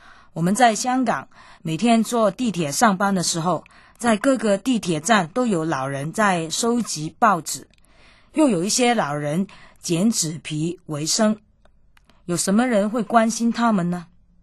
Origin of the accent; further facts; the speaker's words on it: Guangdong, China; now in Hong Kong; 我也分享一些我们广东人喜欢喝的老火汤给他。